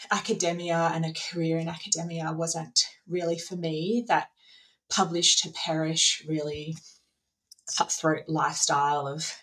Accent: Adelaide, South Australia, Australia; also born or lived in Brisbane; So I grew up in Adelaide, very idyllic childhood in the Adelaide Hills, and was interested in science, in chemistry and biology.

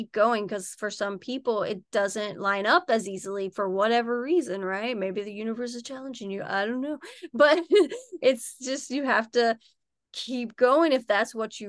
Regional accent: West Virginia, United States; Like I'm originally from West Virginia, the woods of West Virginia, very small country town.

